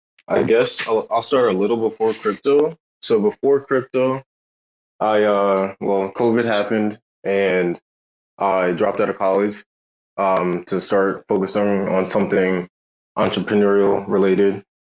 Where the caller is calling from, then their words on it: East Coast, United States; I'm calling in from the East Coast, United States.